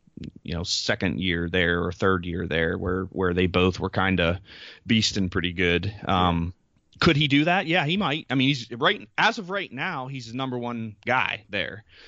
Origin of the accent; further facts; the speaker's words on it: Pennsylvania, United States; I'm from Central Pennsylvania, admittedly